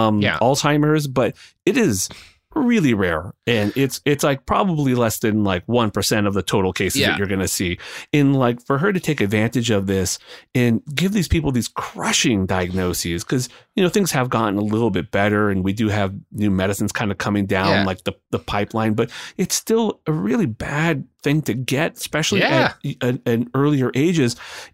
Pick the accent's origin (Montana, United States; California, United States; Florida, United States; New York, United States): California, United States; San Francisco; Je suis de San Francisco. Mm-hmm. That means I'm from San Francisco.